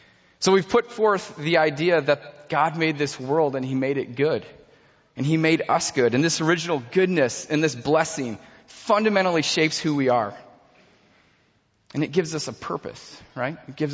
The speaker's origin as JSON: {"language": "English", "town": "Midland", "region": "Michigan", "country": "United States", "tie": "born or raised there", "said": "I grew up in Midland, Michigan, a couple hours away from here."}